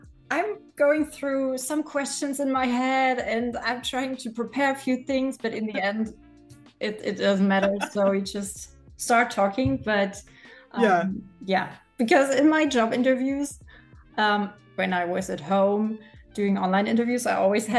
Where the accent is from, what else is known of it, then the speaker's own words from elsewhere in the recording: eastern Germany, Germany; we're from Germany, from Eastern Germany. So one of the bigger cities in Germany. And we don't live in the city center, so a little bit outside where it's nature and green and kind of peaceful.